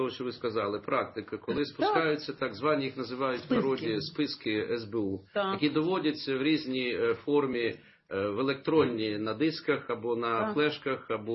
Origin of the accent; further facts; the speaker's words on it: Donetsk, Donetsk Oblast, Ukraine; Я з Донецька